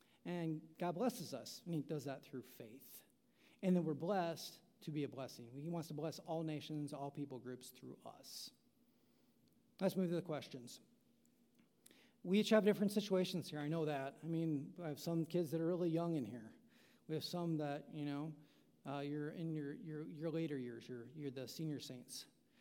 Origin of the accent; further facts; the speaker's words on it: Iowa, United States; I'm a small-town Iowa kid. Yeah, I grew up in Iowa City for a while, but then I went to a small town.